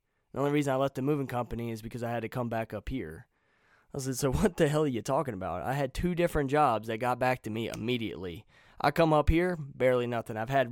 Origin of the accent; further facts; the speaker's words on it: Rocky Mount, North Carolina, United States; also born or lived in Wilson; now in Elkton, United States; I'm from Wilson. I was born in Wilson, but raised in Rocky Mount.